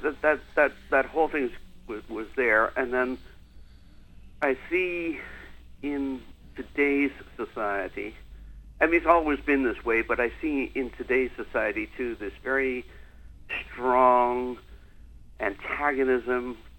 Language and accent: English; Wales, United Kingdom; born there; And I was born in Wales, and Wales is a land of myth, magic, legend.